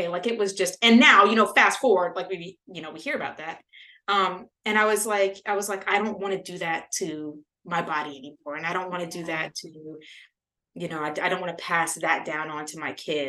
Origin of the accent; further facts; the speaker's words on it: Louisiana, United States; I grew up in Louisiana, but I grew up in mostly in predominantly white spaces. And I'm one of 10 siblings. And for most of our, yes, big, big Creole family.